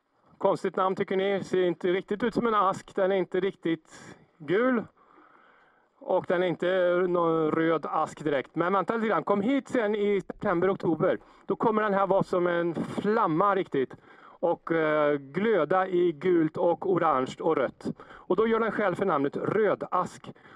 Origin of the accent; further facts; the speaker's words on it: Skara, Västra Götaland County, Sweden; det var för att han hörde att jag var från Skara.